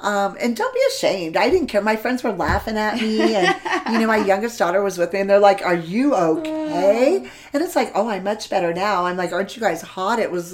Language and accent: English; Arizona, United States; Something that I learned young, because I grew up here in Arizona, and we have some outside concert venues.